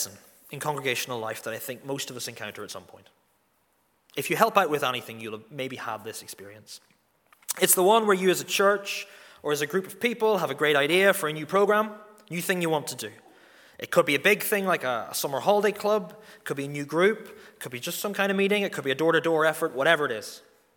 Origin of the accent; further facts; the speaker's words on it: Northern Ireland, United Kingdom; We're Northern Irish, so you'll have gone, no.